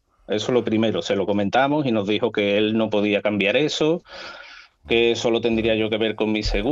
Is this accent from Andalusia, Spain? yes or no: yes; Seville, Andalusia, Spain; Yo soy de Sevilla.